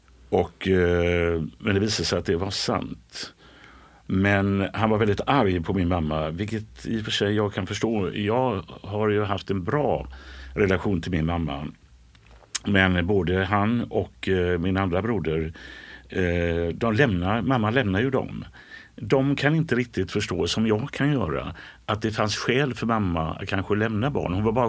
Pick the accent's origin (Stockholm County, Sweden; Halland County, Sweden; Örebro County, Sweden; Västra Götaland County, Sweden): Västra Götaland County, Sweden; Gothenburg; Ja, jag är uppvuxen i Göteborg. Slätta damm de första 5-6 åren, och sen flyttade vi till Biskopsgården.